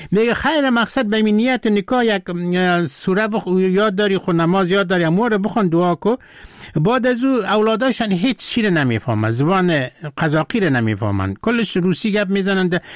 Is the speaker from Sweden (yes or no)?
no; Afghanistan; مردم که فهمیدن که ما از افغانستان هستم